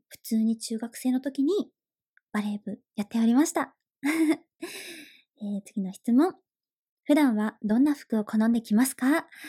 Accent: Hokkaido, Japan; moved away; 私北の大地が出身で、その後に関東に移住はしたんですけど、だから、そうだな、北海道弁？

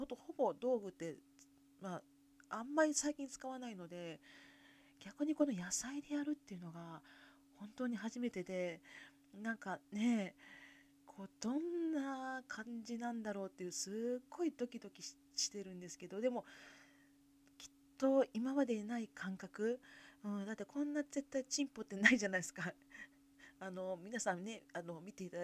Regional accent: Kansai, Japan; 私はもともと関西出身で、母は地方の方なんですよね。

